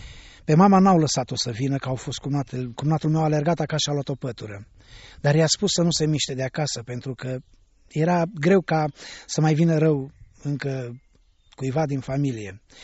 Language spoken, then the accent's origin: Romanian; Ploiești, Prahova, Romania; sunt din Prahova, Ploiești. M-am născut într-o familie de ortodoxi